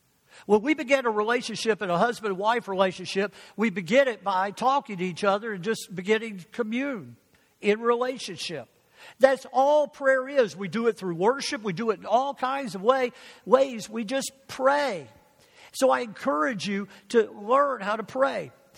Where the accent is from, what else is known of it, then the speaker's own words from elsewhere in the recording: the South, United States; because I grew up with pastors in the South, and I can't demonstrate it